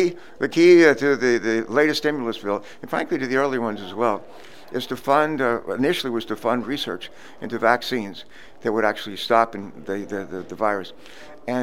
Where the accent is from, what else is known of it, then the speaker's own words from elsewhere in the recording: Danville, Virginia, United States; And I grew up in Danville, Virginia. My sister and I, born in West Virginia, grew up in Danville, Virginia, the last capital of the Confederacy.